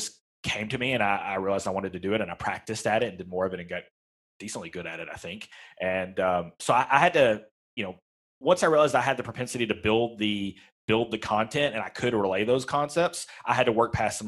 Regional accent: Kentucky, United States; Like I'm a kid from West Kentucky

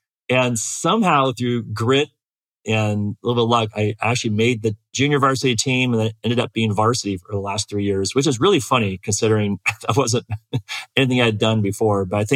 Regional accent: Bend, Oregon, United States; I grew up in Bend, Oregon, and here in Bend, did my high school. I'm back here now, did a Bend, Seattle, back to Bend trip.

